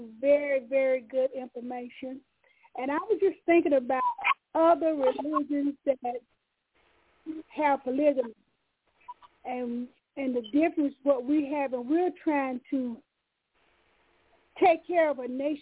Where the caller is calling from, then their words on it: Chattanooga, Tennessee, United States; The man from Chattanooga.